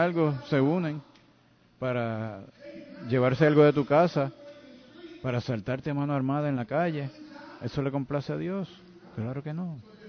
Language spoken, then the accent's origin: Spanish; New York, United States; Mi crianza, ustedes saben que soy de Nueva York.